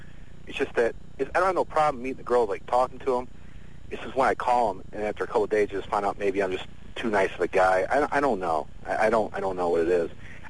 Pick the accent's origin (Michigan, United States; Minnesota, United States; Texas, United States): Michigan, United States; Detroit; So you're going to be in Detroit. I'm from Detroit, so.